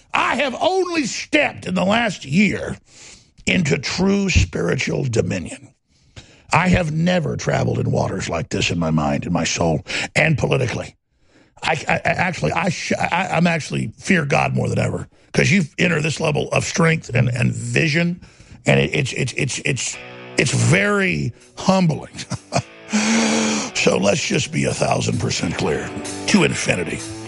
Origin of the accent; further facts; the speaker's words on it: Texas, United States; I'm a Texan. This happened close to where I live. It happened in Houston.